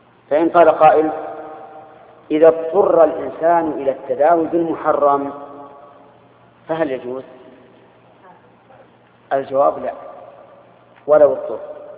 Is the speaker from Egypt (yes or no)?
no; Al-Qassim, Saudi Arabia; ومن الحبة السوداء وتعرف عندنا في القصيم بالسميرة